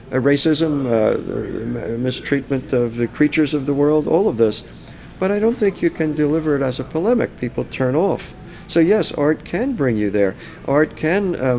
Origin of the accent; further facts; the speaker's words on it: New York, United States; since I grew up in Westchester